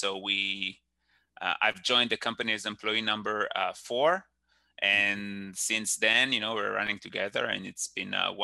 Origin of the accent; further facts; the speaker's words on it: Israel; English is a second language; moved away as an adult; now in United States; So about my background, I'm originally from Israel. So up front out there, the accent and the messed up words.